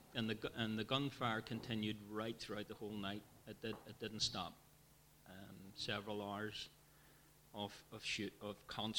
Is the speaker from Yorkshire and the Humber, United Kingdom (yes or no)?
no; Belfast, Northern Ireland, United Kingdom; I grew up in East Belfast. So if you see any footage from Belfast, you see the two Heartland and Wolf cranes, the big yellow cranes. I grew up in the shadow of those cranes.